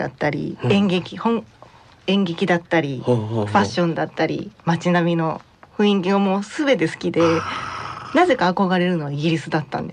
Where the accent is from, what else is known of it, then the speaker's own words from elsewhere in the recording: Akashi, Hyogo, Japan; 出身は、明石市です。